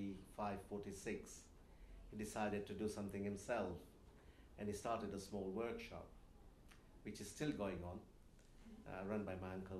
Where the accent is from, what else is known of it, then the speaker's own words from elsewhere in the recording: Vadodara, Gujarat, India; born there; I was born in Baroda. And I've still visited the building where I was born.